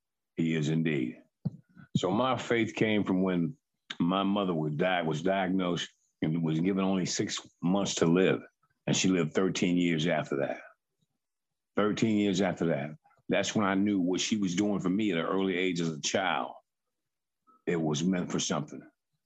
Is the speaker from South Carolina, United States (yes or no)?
yes; Greenville, South Carolina, United States; I hail from Greenville, South Carolina, born and raised.